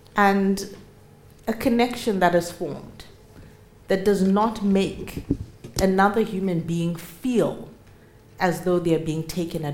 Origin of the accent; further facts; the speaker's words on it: Zimbabwe; first language Shona; English is a second language; now in Norway; Inini ndino taura Chishona. Shona is my first language, but I tell you, I can whip out any English language and spin it around my tongue and have you running for the hills. I'm not quite there in Norwegian yet.